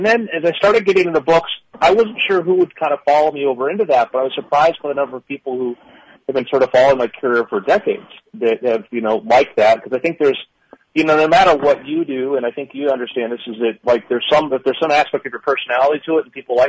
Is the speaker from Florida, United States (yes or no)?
yes; Florida, United States; Well, you know, I grew up in Florida